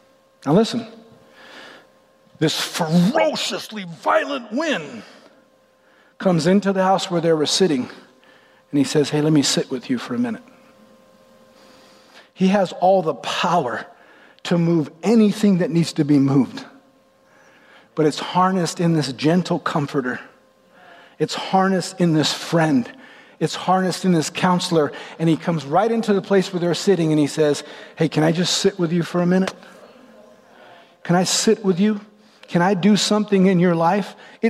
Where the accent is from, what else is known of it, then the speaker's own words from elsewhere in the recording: the South, United States; Now, we're people from the South. We don't live in Tornado Alley, but we live close enough where the sirens go off sometimes